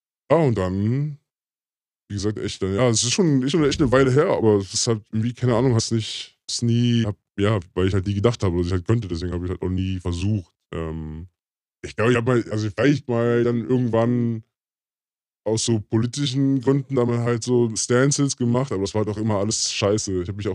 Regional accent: Belgium; now in Germany; Weil ich komme aus Belgien und bei uns heißt es halt eben Fritten und oder Pommes frites.

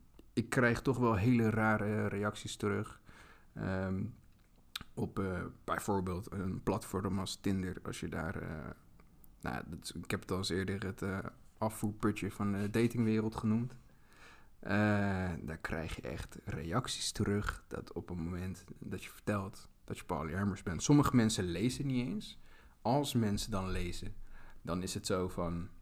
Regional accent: Rotterdam, South Holland, Netherlands; ik ben 32 jaar, ik ben geboren getogen in Rotterdam.

